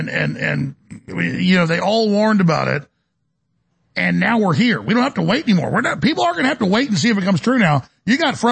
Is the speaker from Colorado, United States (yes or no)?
yes; Colorado, United States; I'm sorry, I'm from Colorado.